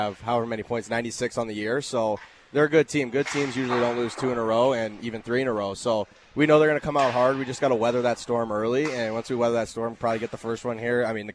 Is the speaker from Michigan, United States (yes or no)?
no; Alabama, United States; also born or lived in Pittsburgh; So I was born in Pittsburgh. I lived there for 2 years. And my dad was a Penguins season ticket holder since the 70s. So he loved hockey. And we moved to Alabama for his job.